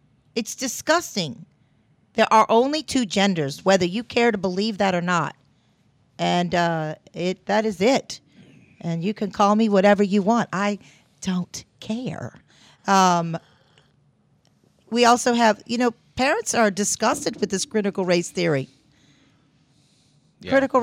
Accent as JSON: {"language": "English", "town": "New Orleans", "region": "Louisiana", "country": "United States", "tie": "born or raised there", "also_born_or_lived": "Central America", "first_language": "Spanish", "second_language": "English", "said": "I never realized, you know, I grew up here in New Orleans, and this is a melting pot of different cultures and races. My mother is from Guatemala. My first speaking language is Spanish. I lived in Central America until I was almost 5 years old."}